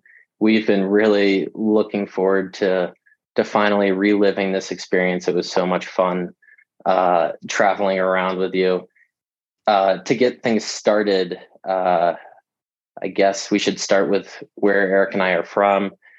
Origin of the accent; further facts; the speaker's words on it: Maryland, United States; now in Fort Collins, United States; I moved out to Colorado. I'm calling from Fort Collins, Colorado right now. So you could say I'm a bit of a Chesapeake sellout, but I definitely still call the Chesapeake and Maryland home.